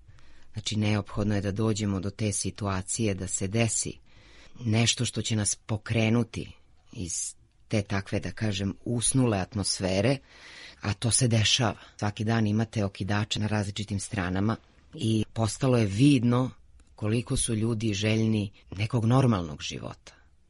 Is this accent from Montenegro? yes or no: no; Lajkovac, Kolubara District, Serbia; ja dolazim iz Lajkovca, odakle i krenula Kolubarska bitka